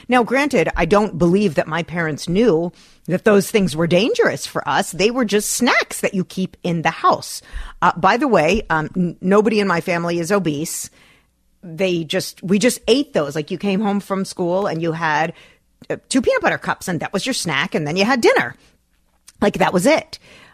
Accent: Parsippany, New Jersey, United States; In my house, growing up in Parsippany, New Jersey, my friends used to come over because we had the junk drawer.

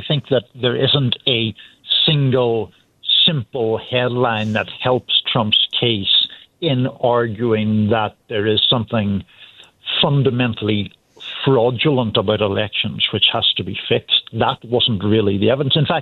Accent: Ireland; Yes, as an Irish person, my rooting interest in every World Cup is against England.

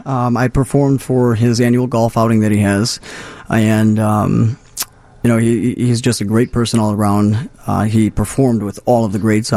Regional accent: Illinois, United States; South suburbs, Chicago South Heights, suburbs.

